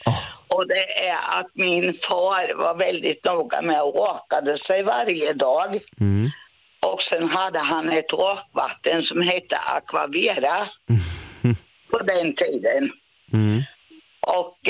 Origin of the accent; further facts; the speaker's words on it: Östergötland, Sweden; Jag är ifrån Tåkern, okay. Omberg.